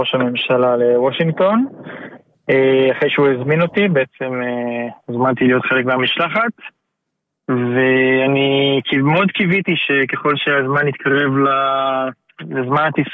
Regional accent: Be'eri, Southern District, Israel; ואני מבארי, כן, אני מקיבוץ בארי, אני יד הגדר

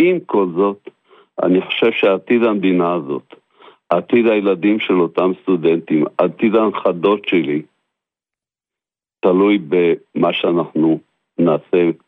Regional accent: Northern District, Israel; אני בא מהגליל, אני תושב יסוד המעלה

